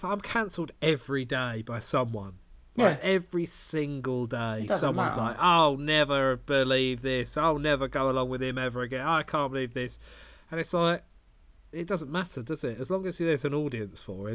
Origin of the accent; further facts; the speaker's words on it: England, United Kingdom; Sorry, I'm English.